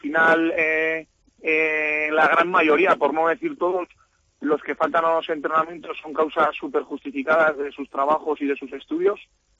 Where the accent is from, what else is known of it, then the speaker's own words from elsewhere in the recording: Basque Country, Spain; Al final, no soy de aquí, soy del País Vasco